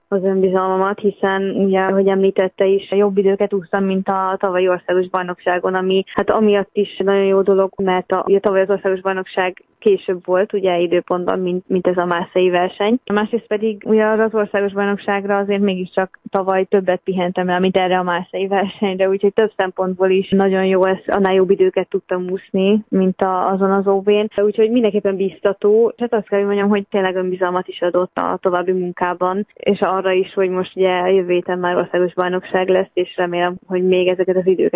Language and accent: Hungarian; Debrecen, Hajdú-Bihar, Hungary; hiszen Debrecenben sem voltak ennyire sokan kint ugye a szülővárosomban